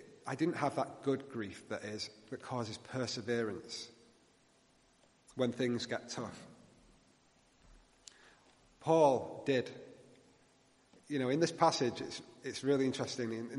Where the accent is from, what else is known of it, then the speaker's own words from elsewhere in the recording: North West England, United Kingdom; I was probably about 20 years old, I think, and I was back in my hometown in Greater Manchester.